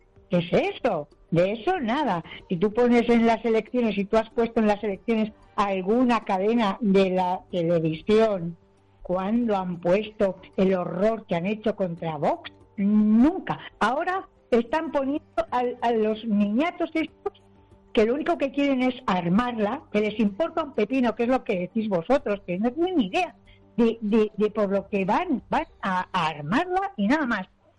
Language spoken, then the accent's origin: Spanish; Madrid, Community of Madrid, Spain; born there; un saludo a Madrid, mi ciudad natal.